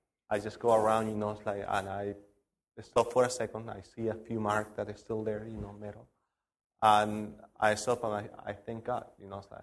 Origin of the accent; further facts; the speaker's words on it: Chile; I'm from Alabama. I'm from Chile.